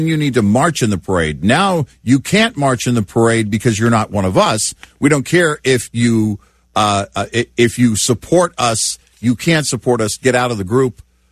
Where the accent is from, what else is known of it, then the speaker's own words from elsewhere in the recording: Tornado Alley, United States; Growing up in Tornado Alley, you know what you're looking at.